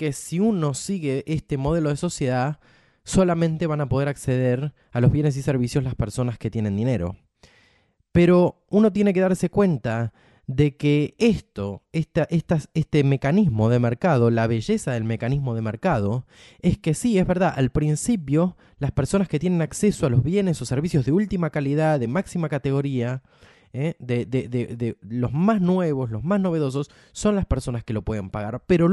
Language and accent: Spanish; Argentina; a mí como persona argentina de 24 años me ha atravesado muchísimo. Ustedes piensen que yo pasé mucho de ese periodo en la Argentina